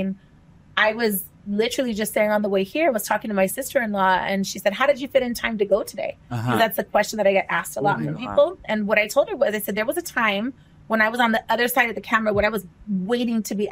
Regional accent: South Pasadena, California, United States; I grew up in South Pasadena and I'm an only child.

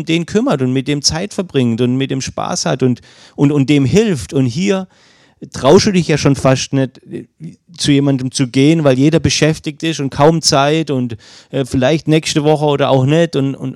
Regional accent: Germany; da haben wir als Deutsche echt eine große Last auf uns

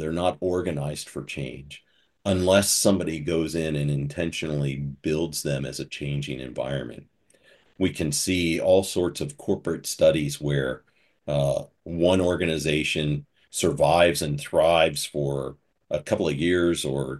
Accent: United States; When they talk to me, they think I have a Southern accent. And I challenge somebody, I said, well, I'm not really from the South.

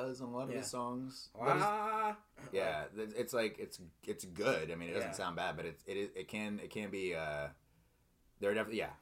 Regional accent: Virginia, United States; I grew up in Virginia, and Lyrae Caverns is, like, a cavern system in Virginia that I've been to many times.

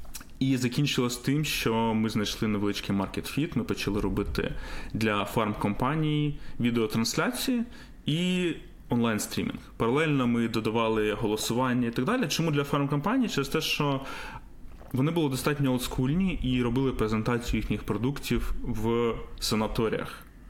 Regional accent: Kyiv, Ukraine; Я насправді киянин

